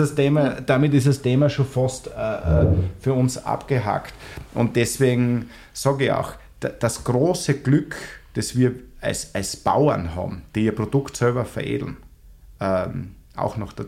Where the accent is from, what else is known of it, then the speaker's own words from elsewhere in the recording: Styria, Austria; der uns als Steirer am Wochenende, weil wir sind nicht heimgefahren von Klosterneuburg von der Schule